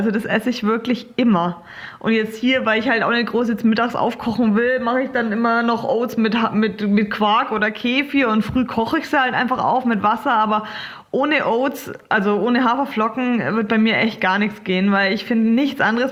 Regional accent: Bayreuth, Bavaria, Germany; born there; Also ich habe mehrere Bases. Geboren bin ich in Bayreuth, wo ich auch öfter mal bin. Dann natürlich am Olympiastützpunkt in Saarbrücken und hier in Lanzarote im Club La Santa.

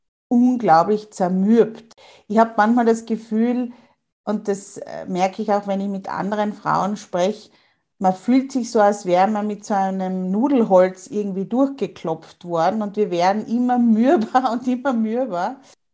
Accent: Austria; durch den Lockdown bei uns in Österreich

